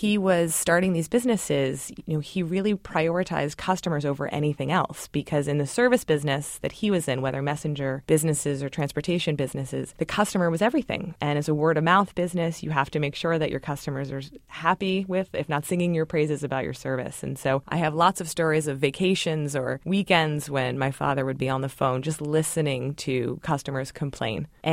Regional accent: Baltimore, Maryland, United States; So, I grew up in Baltimore, Maryland. My father was an entrepreneur and started multiple transportation and messenger businesses in D.C.

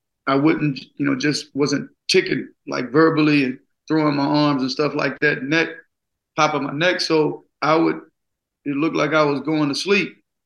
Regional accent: Gulfport, Mississippi, United States; Oh, man, about 4 or 5 blocks from the beach, single parent, poverty

